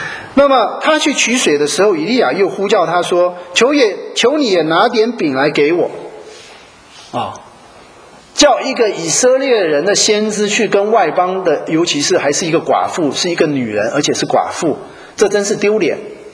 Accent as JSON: {"language": "Chinese", "country": "Taiwan", "said": "我们台湾人会这样讲"}